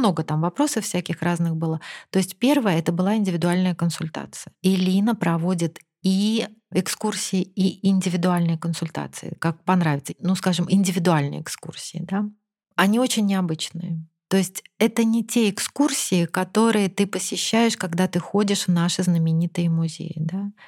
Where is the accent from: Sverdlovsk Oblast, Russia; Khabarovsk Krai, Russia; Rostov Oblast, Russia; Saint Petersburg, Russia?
Saint Petersburg, Russia; Так как я из Петербурга